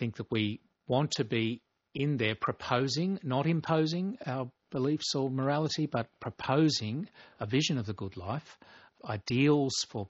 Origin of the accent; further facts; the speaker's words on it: Sydney, New South Wales, Australia; when I was growing up in Sydney, I had never seen a black person as a boy. I'd never seen an Aborigine except on TV.